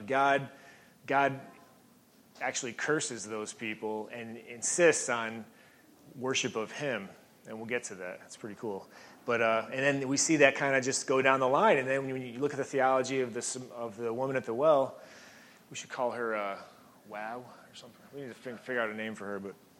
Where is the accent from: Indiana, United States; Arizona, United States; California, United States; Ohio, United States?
Arizona, United States; Gilbert; if I'm talking to somebody out of state, I'm from Phoenix, Arizona. I'm not going to tell them I'm from Gilbert because, why, you know, what's the point?